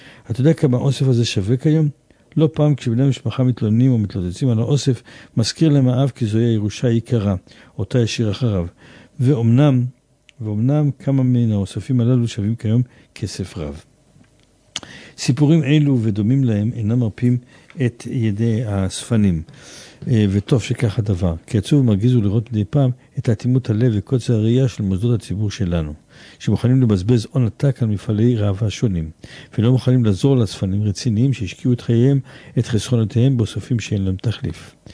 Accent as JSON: {"language": "Hebrew", "town": "Jerusalem", "region": "Jerusalem District", "country": "Israel", "tie": "born there", "said": "גם לי יש חלק במאה שערים, גם אני נולדתי במאה שערים."}